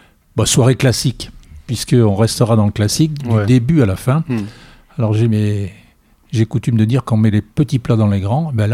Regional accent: Nouvelle-Aquitaine, France; moi, je suis du Sud des Landes

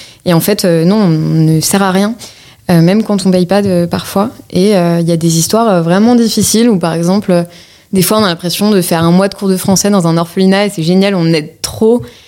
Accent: France; en tant que Française privilégiée

